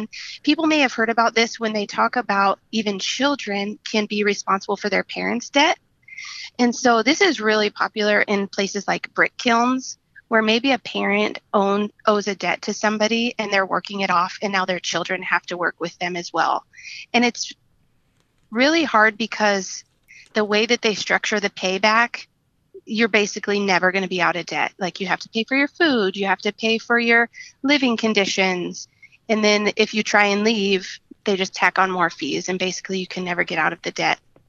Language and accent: English; Omaha, Nebraska, United States; And I know people here in my hometown in Omaha